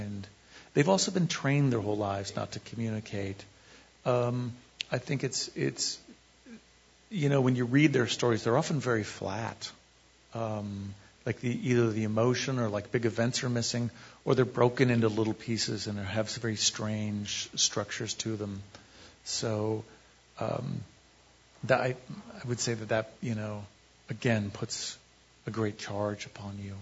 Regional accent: Santa Barbara, California, United States; born there; I was born in Santa Barbara, not Seoul, you know

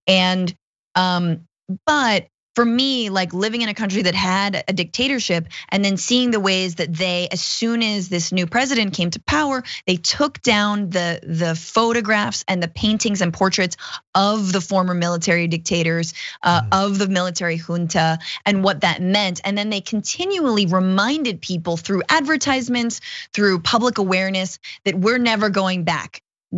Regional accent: United States; I lived in Argentina for 5 years, and I've never felt more free. I'm an American, grew up here

